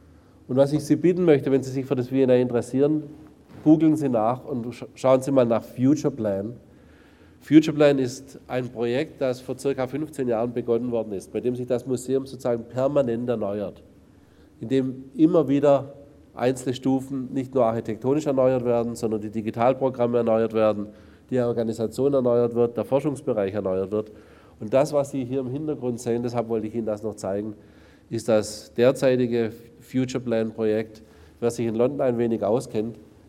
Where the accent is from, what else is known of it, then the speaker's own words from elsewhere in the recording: Germany; das ist ein Missverständnis, ich bin Deutscher.